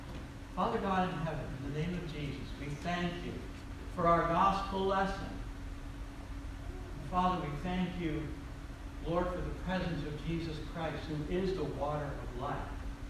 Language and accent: English; Troy, New York, United States; I grew up in South Troy, you know, several blocks down south of here